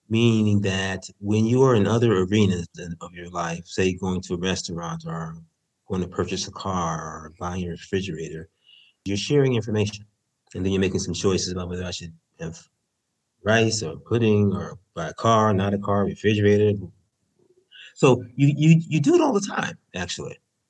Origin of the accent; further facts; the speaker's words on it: San Francisco, California, United States; and actually I'm from San Francisco